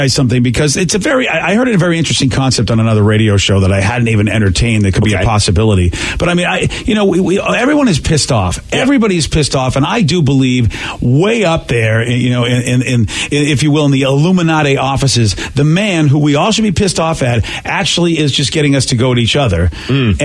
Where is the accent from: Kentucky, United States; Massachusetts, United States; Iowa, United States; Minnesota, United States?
Massachusetts, United States; Growing up in Massachusetts, they were all like that in the 70s and perhaps into the mid-80s.